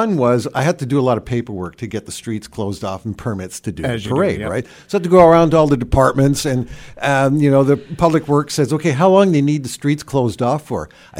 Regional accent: Montreal, Quebec, Canada; Because I come from Montreal

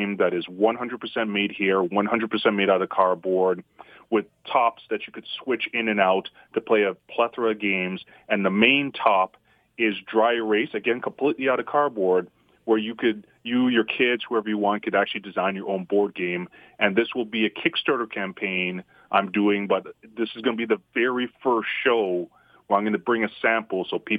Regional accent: Mississauga, Ontario, Canada; and like I said, I'm from Mississauga, and I can't stand going to Toronto.

